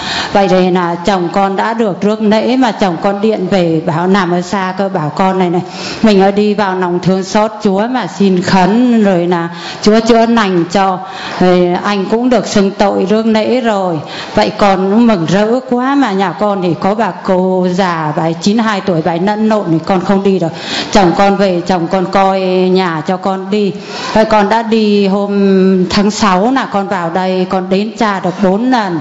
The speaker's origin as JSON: {"language": "Vietnamese", "town": "Giao Thủy", "region": "Nam Định", "country": "Vietnam", "tie": "born or raised there", "said": "Dạ thưa cha, con ở Giao Thủy Nam Định ạ."}